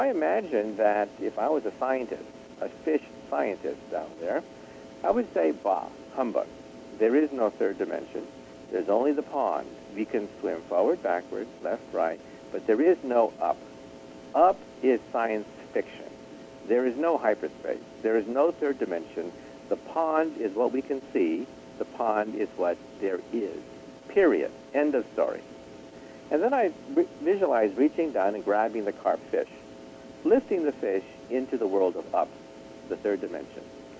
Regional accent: California, United States; Well, when I was a child growing up outside San Francisco, I used to visit the Japanese tea garden

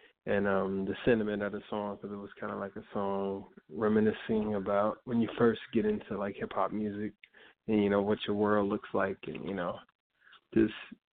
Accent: Chicago, Illinois, United States; I'm a Chicago artist. I grew up in Inglewood in Chicago. And in that neighborhood, I used to throw, like, parties, rap events.

